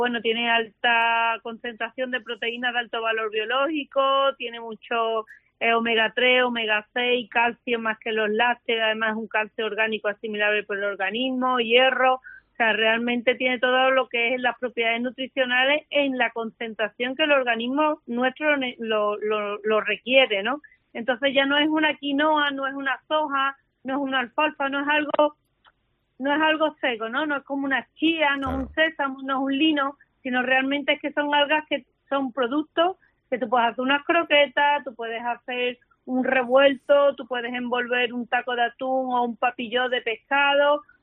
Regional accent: Seville, Andalusia, Spain; aunque yo soy de Sevilla

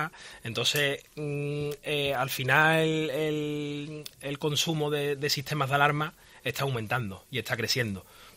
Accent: Seville, Andalusia, Spain; la gente de Sevilla, que somos muy sevillanos, que nos gusta mucho lo nuestro

